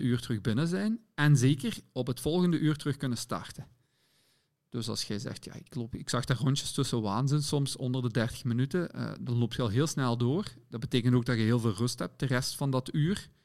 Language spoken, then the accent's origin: Dutch; Belgium; we hebben 75 uur gelopen als Belgen